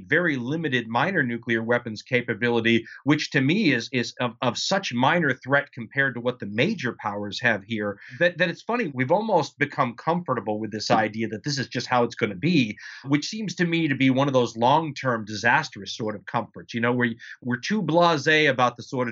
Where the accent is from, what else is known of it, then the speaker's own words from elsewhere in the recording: California, United States; I'm from Southern California, so they easily morphed into earthquake drills after a while.